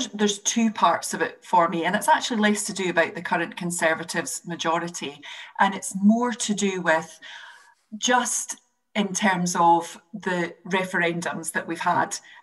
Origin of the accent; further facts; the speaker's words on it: Scotland, United Kingdom; It's wider than that, and obviously as a Scot I recognise that too.